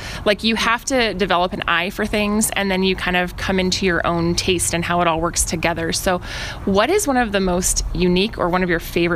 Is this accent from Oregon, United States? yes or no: yes; Oregon, United States; we grew up in Oregon. We say that all the time. I remember people wearing plaid, and I remember Pendleton being everywhere